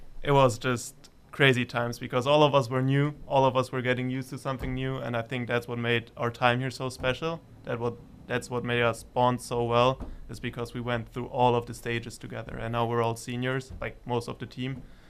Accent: Germany; now in Fresno, United States; because I come from Germany.

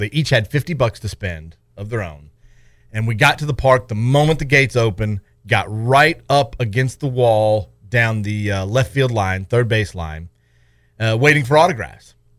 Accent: Kentucky, United States; well, we're from Kentucky. We came up here

